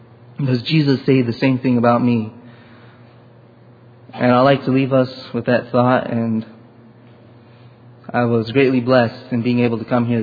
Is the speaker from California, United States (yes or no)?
yes; Sacramento, California, United States; I'm from Sacramento, California.